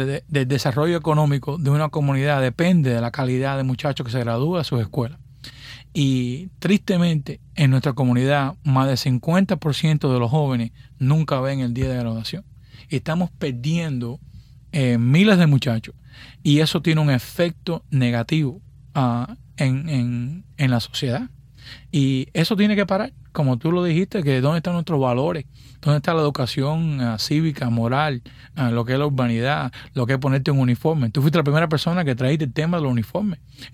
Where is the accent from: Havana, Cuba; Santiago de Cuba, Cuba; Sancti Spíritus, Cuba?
Santiago de Cuba, Cuba; moved away; el viaje mío de Matanza, porque yo vine por Matanza, aunque soy de Santiago de Cuba